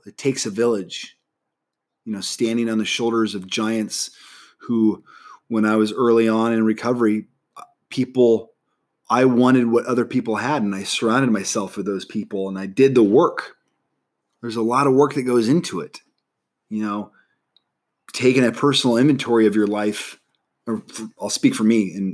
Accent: Nebraska, United States; friends that it's middle school, guys that I grew up with in Nebraska, that they mean the world to me.

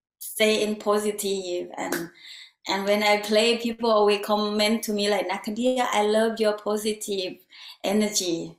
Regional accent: Thailand; English is a second language; now in Berlin, Germany; So at the moment, I live in Berlin, but I'm from Thailand.

